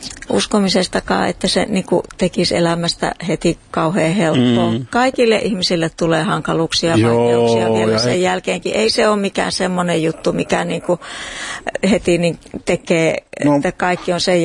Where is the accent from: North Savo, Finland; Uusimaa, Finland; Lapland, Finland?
North Savo, Finland; Heinävesi; Heinävedeltä olen kotoisin, siellä olen syntynyt. Mun molemmat vanhemmat on tullut evakkona.